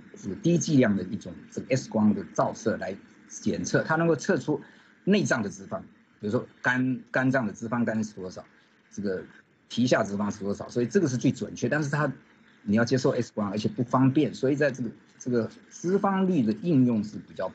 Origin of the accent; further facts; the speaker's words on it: China; 但是我们中国人的话呢，这个标准要降低2%